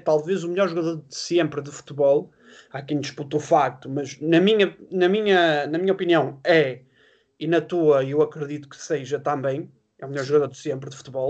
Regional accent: Portugal; nós como portugueses

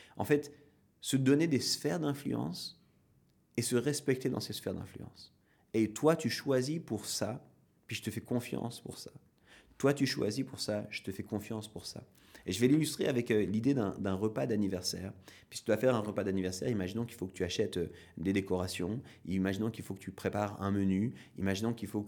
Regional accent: Switzerland; En tant que Suisse, quand on regarde ce qui se passe dans le monde au niveau politique, c'est des fois assez compliqué pour nous à comprendre

